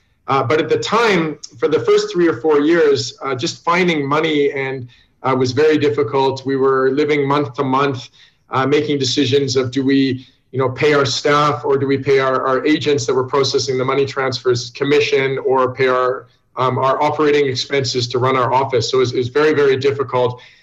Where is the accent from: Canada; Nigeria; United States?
Canada; I'm Canadian, and I found myself working in Zambia